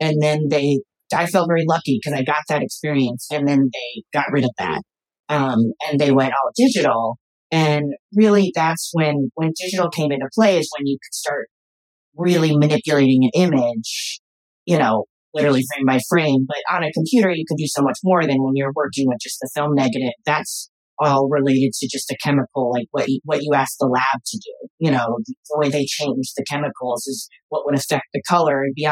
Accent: Indiana, United States; now in New York, United States; I'm from Indiana, and I came to New York to go to NYU to School of Arts for film.

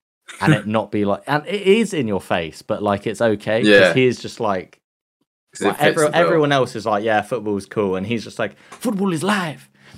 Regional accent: Watford, East of England, United Kingdom; I like Watford. I'm from Watford.

